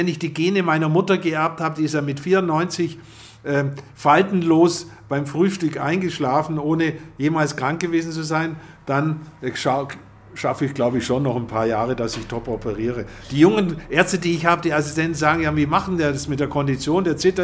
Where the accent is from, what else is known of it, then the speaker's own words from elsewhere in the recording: Lake Constance, Germany; Nein, ich glaube, das ist meine Heimat.